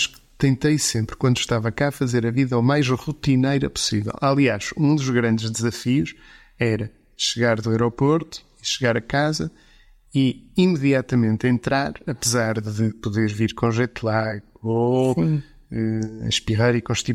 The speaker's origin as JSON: {"language": "Portuguese", "country": "Portugal", "moved": "yes", "said": "Sempre me vi como português, isso, sem dúvida nenhuma."}